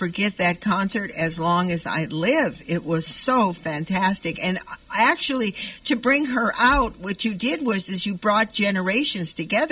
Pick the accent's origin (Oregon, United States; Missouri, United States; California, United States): California, United States; Los Angeles; I was brought up in East Los Angeles. And so for me, when I was, I mean, I'm 84.